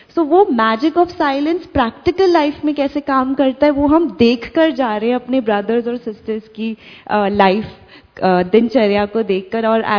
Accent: Delhi, India; मैं दिल्ली से हूँ, ब्रह्मा कुमारी शांति भवन किंग्सवे कैंप सेंटर से एसोसिएटेड हूँ।

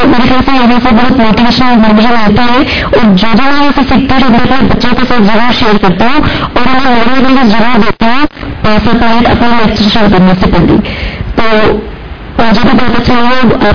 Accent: Yamunanagar, Haryana, India; मैं यमुनानगर हरियाणा से आई हूँ

